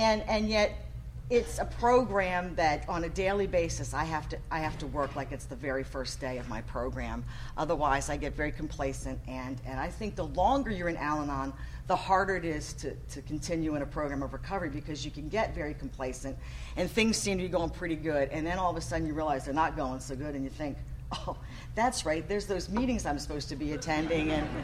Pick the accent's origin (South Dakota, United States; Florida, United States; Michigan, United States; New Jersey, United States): New Jersey, United States; born there; also born or lived in Southern US; now in Virginia, United States; I was born in New Jersey, and my dad was in the Army, so we lived all over, but mostly it was in the South. And then 25 years ago, I moved to Virginia.